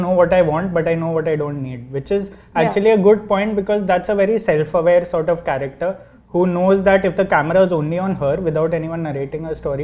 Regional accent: Kolkata, West Bengal, India; I am from Calcutta, so I know what I'm talking about.

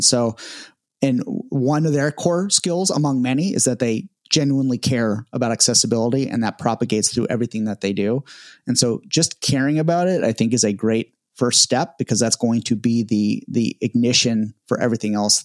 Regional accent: California, United States; Because I am from California and I have very tender sensitivity to temperature.

